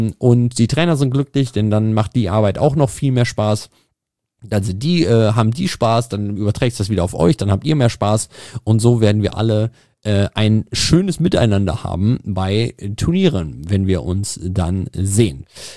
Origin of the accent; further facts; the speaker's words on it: Lichtenberg, Germany; Und der letzte Hinweis, meine Heimat ist Lichtenberg.